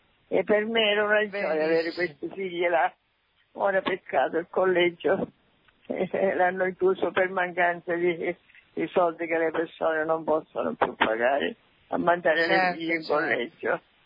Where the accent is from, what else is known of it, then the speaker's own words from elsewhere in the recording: Catania, Sicily, Italy; now in Albavilla, Italy; io sono dalla provincia, sono di Catania